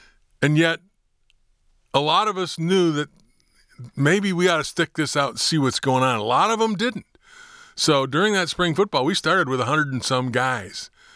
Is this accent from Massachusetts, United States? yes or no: no; East Lansing, Michigan, United States; It was great. My dad was the director of the School of Criminal Justice at Michigan State University.